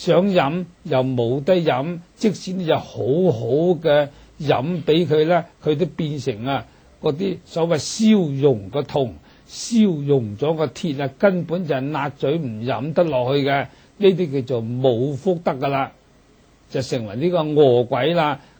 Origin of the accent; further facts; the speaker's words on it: China; 尤其是我哋中国人啊，好多嗰啲迷信嘅